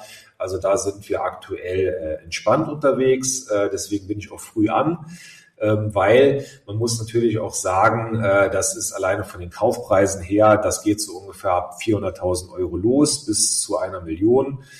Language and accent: German; Eifel, Germany; accent: Eifler Platt; Also ich liebe ja auch die Luxemburger Sprache. die ist ja auch ja ähnlich wie unser oder mein Dialekt, das Eifler Platt.